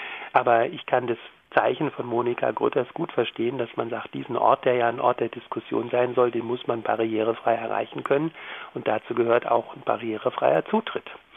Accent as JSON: {"language": "German", "region": "Baden-Württemberg", "country": "Germany", "tie": "born or raised there", "said": "Ich bin hier in Baden-Württemberg aufgewachsen"}